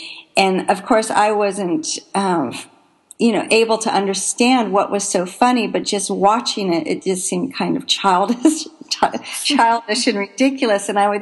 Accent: Evergreen, Colorado, United States; Well, I'm from Evergreen, Colorado, and my husband is from Trondheim, Norway.

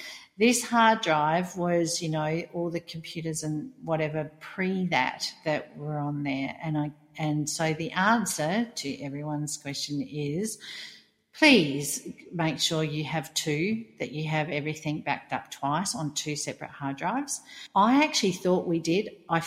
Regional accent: Australia; you see a celebrity from your home country and you think, oh, well, that's cool, because we're both Australian and we know each other.

